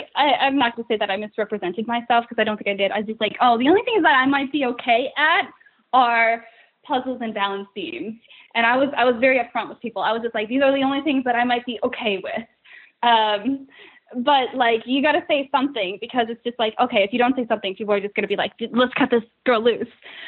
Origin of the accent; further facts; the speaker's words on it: New England, United States; now in New York, United States; I'm from New England. Like, I live in New York.